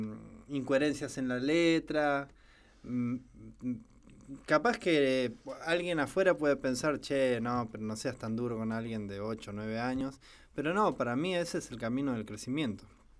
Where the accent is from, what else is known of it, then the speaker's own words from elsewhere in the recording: Buenos Aires, Argentina; also born or lived in La Banda; es que sí he vivido prácticamente toda mi infancia en Buenos Aires